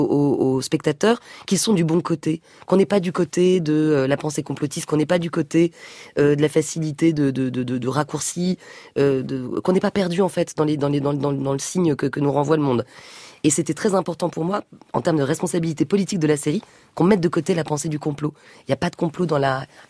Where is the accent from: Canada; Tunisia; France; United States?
France; born there; Je suis une Française de la. Je suis la première génération de ma famille à naître en France, c'est ma sœur et moi. Donc j'ai une mère qui était née au Maroc, d'origine berbère